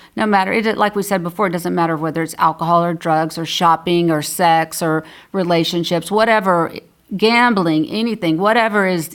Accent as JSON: {"language": "English", "region": "Georgia", "country": "United States", "tie": "born or raised there", "said": "and I was the first female prosecutor in the Southern Judicial District down in Georgia, which is my hometown."}